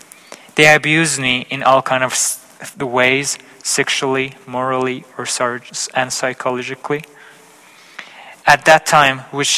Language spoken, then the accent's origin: English; Iran; born there; English is a second language; I was born in Iran in May 2002 in a family of four.